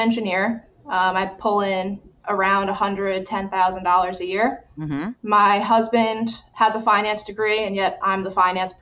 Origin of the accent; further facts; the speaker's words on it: New Jersey, United States; Yeah, I grew up in New Jersey. You know, lived kind of close to each other and started dating when we were 14.